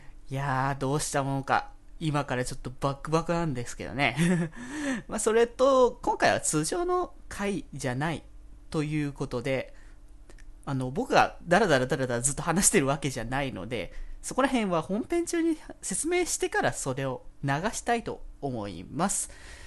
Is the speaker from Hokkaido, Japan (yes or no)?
no; Aichi, Japan; now in Tokyo, Japan; 僕今は現在東京に今住んでるんですけど、地元は愛知なんですよね。